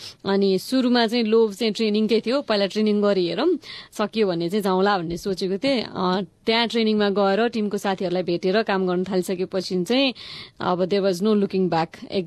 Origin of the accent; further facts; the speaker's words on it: Kathmandu, Bagmati, Nepal; म काठमाडौँमा जन्मेको हुर्केको